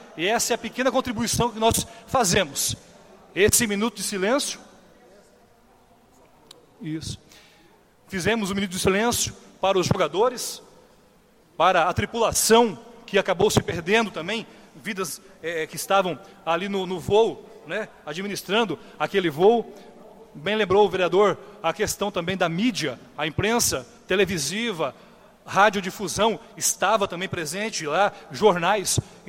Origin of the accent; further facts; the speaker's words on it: Brazil; E nós, como somos brasileiros, sofremos talvez bem mais do que os demais países